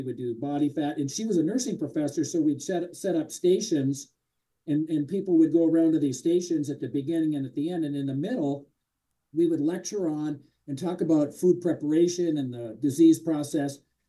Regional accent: Grand Forks, North Dakota, United States; Forks, North Dakota, right in the middle of the mecca of health.

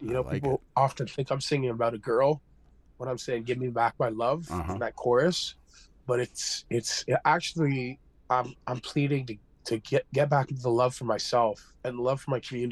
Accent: Ontario, Canada; I'm from Six Nations of the Grand River, Mohawk Turtle Clan.

